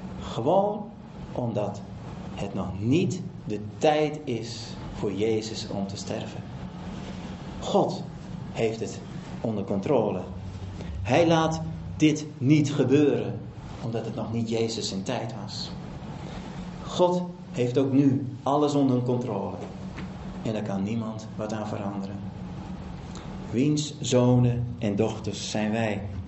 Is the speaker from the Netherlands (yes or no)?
yes; Drenthe, Netherlands; ik kom uit Drenthe, een klein dorpje uit Drenthe.